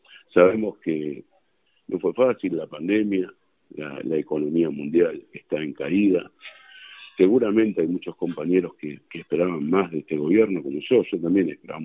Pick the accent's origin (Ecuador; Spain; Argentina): Argentina; Pero yo tengo la esperanza como argentino que podamos solucionar los problemas urgentes a la gente